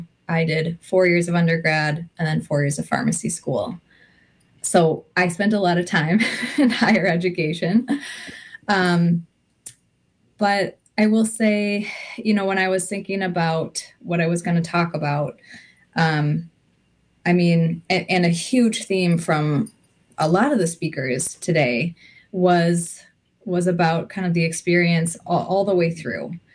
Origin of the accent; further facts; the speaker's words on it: St. Paul, Minnesota, United States; also born or lived in Ontario, Canada; I am Mohawk from Tiendanega, Mohawk Territory, which is in Southern Ontario. I grew up in Minnesota, just outside of St. Paul